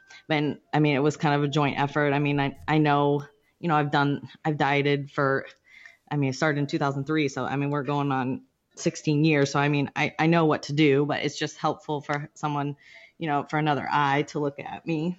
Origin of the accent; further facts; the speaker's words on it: Akron, Ohio, United States; I cheered all through college at Kent State. I'm originally from Akron, Ohio.